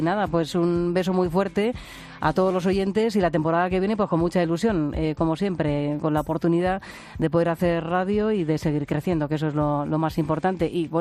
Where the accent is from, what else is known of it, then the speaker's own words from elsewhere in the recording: Region of Murcia, Spain; porque yo soy una murciana un poco atípica, me encanta mi tierra. Por supuesto, voy a ir a Murcia y demás